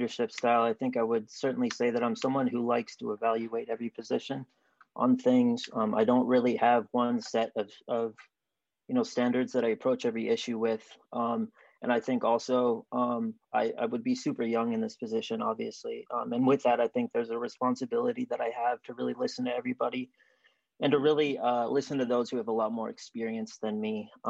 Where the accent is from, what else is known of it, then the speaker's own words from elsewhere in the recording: Bethel, Alaska, United States; You know, I have the perspective of growing up in Bethel and sort of seeing the repercussions of the choices that council has made before.